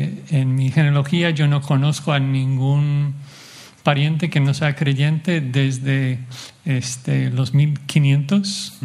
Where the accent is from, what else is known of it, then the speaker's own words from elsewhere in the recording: Hanford, California, United States; also born or lived in Los Angeles; Yo nací aquí en Los Ángeles, aunque fui criado en el centro de California, en un pueblo pequeño y feo que se llama Hanford, que se conoce por su delincuencia, y pues así era. Pero tuve el gran privilegio de nacer de padres cristianos.